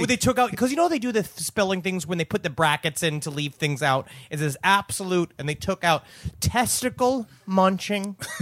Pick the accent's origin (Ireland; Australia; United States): Australia; I'm Australian.